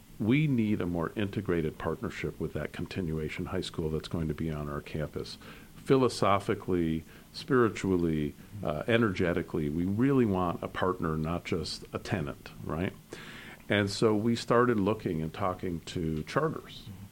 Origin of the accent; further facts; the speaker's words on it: New Haven, Connecticut, United States; You know, I'm originally from Connecticut. I grew up in New Haven, which was kind of a tough town.